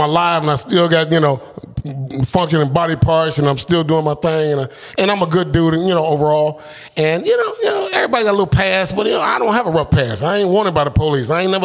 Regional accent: Cleveland, Ohio, United States; You know, I'm from Cleveland, Ohio.

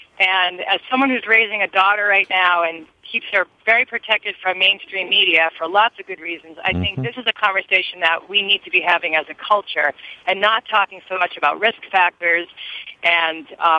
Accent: Boston, Massachusetts, United States; I'm from Boston originally. My father is running the marathon.

